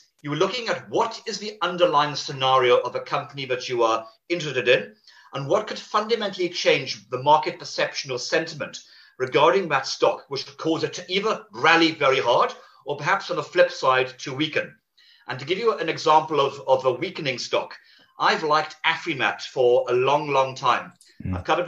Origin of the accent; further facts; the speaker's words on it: Wales, United Kingdom; born there; And even though I'm Welsh by birth, I'd say the luck of the Irish has been with me